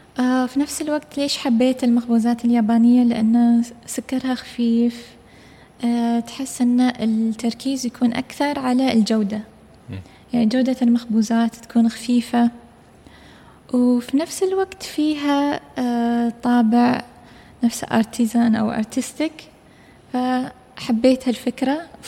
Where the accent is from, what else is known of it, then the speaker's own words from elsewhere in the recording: United Arab Emirates; وممكن حتى أنا أول إماراتية أخذ هالشهادة